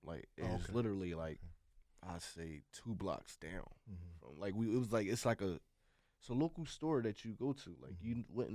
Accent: Philadelphia, Pennsylvania, United States; Right. Okay. I'm from North Philadelphia.

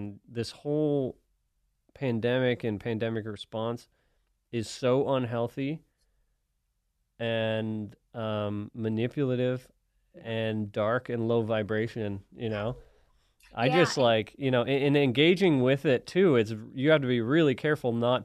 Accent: Massachusetts, United States; I'm from Massachusetts. I haven't gotten a new Facebook friend in, like, 10 years, you know? So it's all the people I grew up with and went to college with in Massachusetts.

